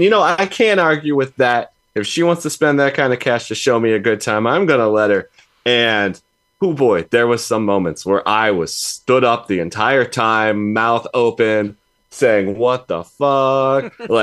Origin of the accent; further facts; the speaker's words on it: Peoria, Illinois, United States; I grew up in Peoria, Illinois. It's a couple hours south of Chicago, but just cornfields as far as the eye can see.